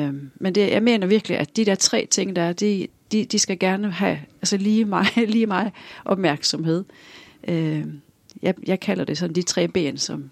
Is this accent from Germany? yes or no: no; Arendal, Agder, Norway; also born or lived in Oslo; Jo, jeg kommer fra Norge. Jeg er født og opvokset i, eller jeg er født i Osloområdet, men da jeg var 6 år, så flyttede mine forældre ned til Tromøy, en ø uden for Arendal, i det sydlige Norge. Så jeg er det, man i Norge kalder reservedansker.